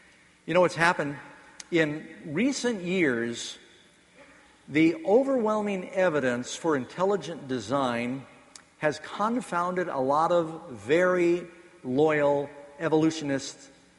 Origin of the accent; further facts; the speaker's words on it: New York City, New York, United States; also born or lived in Los Angeles, United States / Boston, United States / Miami, United States; When I grew up in New York City, well, I was born in L.A., lived in Boston, Miami. Most of my education was in Manhattan.